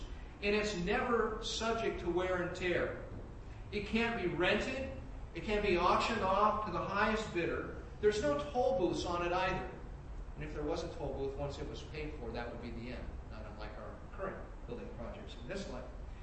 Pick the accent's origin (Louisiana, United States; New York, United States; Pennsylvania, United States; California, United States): California, United States; born or raised there